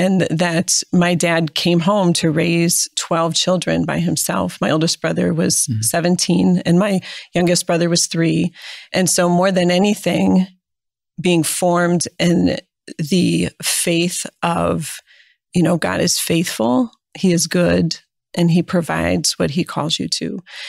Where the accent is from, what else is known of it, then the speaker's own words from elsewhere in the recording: Erie, Pennsylvania, United States; born there; And I was born in Erie, Pennsylvania. I'm 11th out of 12 children.